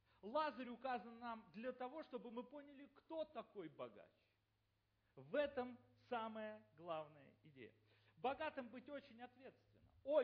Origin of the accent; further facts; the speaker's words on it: Germany; Вот в Европе, поскольку мы из Германии сами, я в Германии раз в году